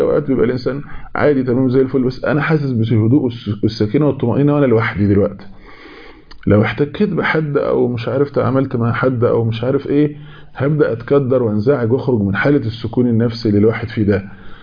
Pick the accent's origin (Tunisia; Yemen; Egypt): Egypt; لان عندنا في مصر يقول لك شايل طاجن ست،